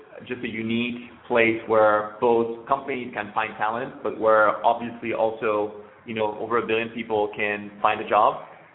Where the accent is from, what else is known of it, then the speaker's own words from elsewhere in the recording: Paris, Île-de-France, France; English is a second language; moved away as an adult; now in San Francisco, United States; I live in San Francisco. I'm originally from Paris in France. Relocated to the U.S. about a year ago